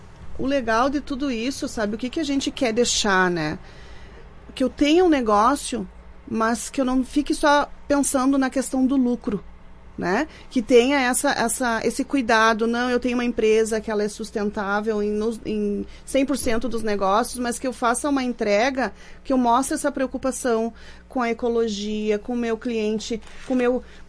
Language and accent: Portuguese; Caxias do Sul, Rio Grande do Sul, Brazil; a gente é de Caxias do Sul, sim. Algumas pessoas nos perguntam, ah, vocês são daqui? Sim, a gente é daqui.